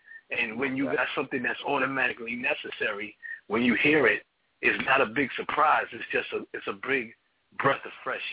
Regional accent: Queens, New York, United States; I'm from Southside Queens, but I know a lot of people from all hoods, Brooklyn, Bronx. I'm New York all day.

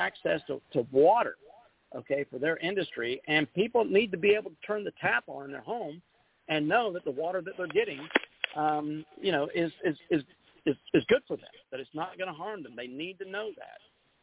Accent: Florida, United States; Even though I grew up in Florida in a more pristine, beautiful time

